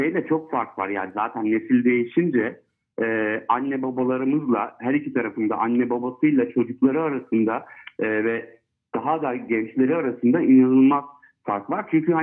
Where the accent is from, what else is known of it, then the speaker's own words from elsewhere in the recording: Istanbul, Turkey; ben İstanbul'da doğdum büyüdüm. İşte baba tarafım ve hala köyde olanlar var falan.